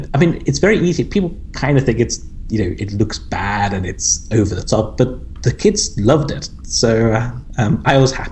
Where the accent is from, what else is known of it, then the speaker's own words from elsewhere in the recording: London, United Kingdom; from London.